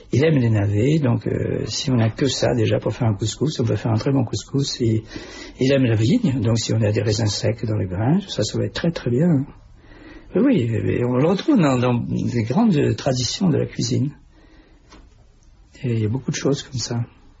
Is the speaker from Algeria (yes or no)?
yes; Algeria; born there; vous savez que je suis né en Algérie